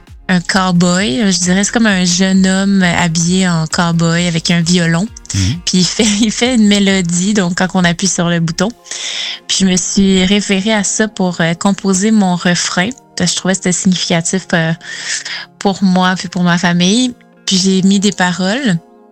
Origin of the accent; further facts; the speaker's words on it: Quebec, Canada; Oui, moi je viens de la Beauce, donc une région au Québec. Donc j'ai commencé la musique, je dirais vers l'âge de 8 ans, à l'église. Donc je viens d'une famille quand même catholique